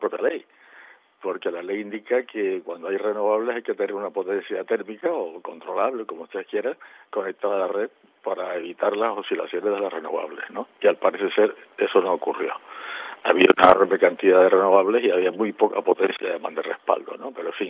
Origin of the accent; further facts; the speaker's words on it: Canary Islands, Spain; Y dado que la radio es de Fuerteventura, y yo también soy de Fuerteventura